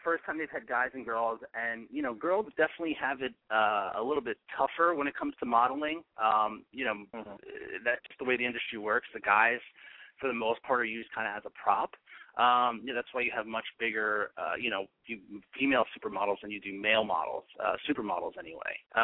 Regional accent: East Coast, United States; And you know, when I go back east, I'm from the East Coast originally

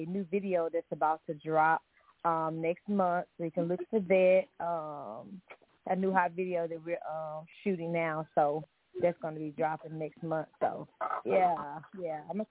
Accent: St. Louis, Missouri, United States; now in Tupelo, United States; I'm actually originally from St. Louis, but I reside in Tupelo, Mississippi, so I represent for the Silk.

